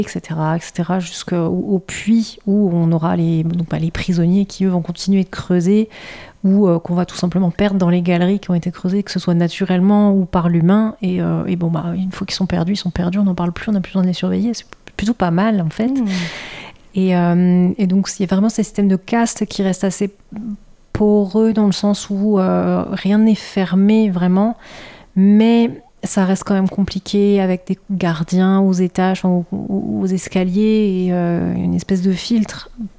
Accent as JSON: {"language": "French", "town": "Besançon", "region": "Bourgogne-Franche-Comté", "country": "France", "said": "Oui, je viens de Besançon, en Franche-Comté."}